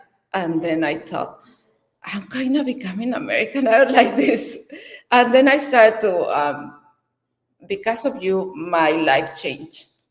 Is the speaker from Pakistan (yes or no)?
no; Mexico; When I was young, I grew up in Mexico, and my father was very political.